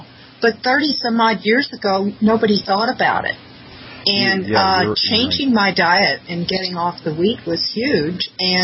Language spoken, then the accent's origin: English; Kentucky, United States; I grew up in Kentucky, and back then, you know, vegetarian was unheard of.